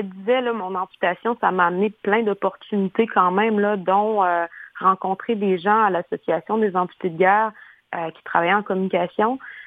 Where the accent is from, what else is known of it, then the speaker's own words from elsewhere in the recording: Quebec City, Quebec, Canada; je suis originaire de Québec